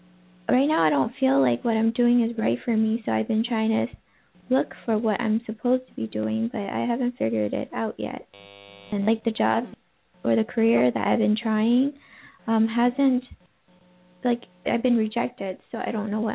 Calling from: California, United States; I'm calling from California.

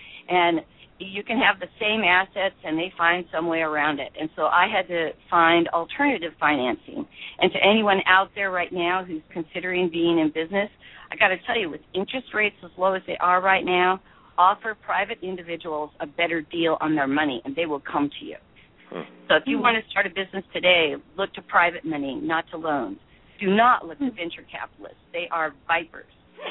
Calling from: Corvallis, Oregon, United States; I'm calling in from Corvallis, Oregon.

